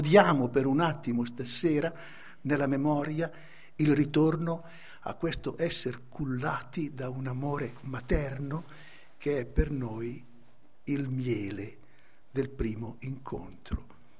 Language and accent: Italian; Como, Lombardy, Italy; io sono comasco, quindi sono mezzo svizzero anch'io, sono vicino alla Svizzera